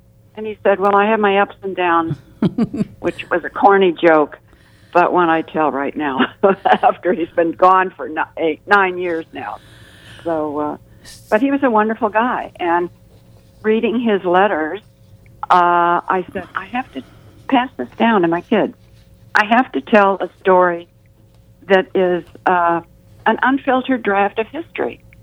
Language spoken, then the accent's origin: English; St. Louis, Missouri, United States; So he went to Coe College in Cedar Rapids, Iowa, and I was from St. Louis.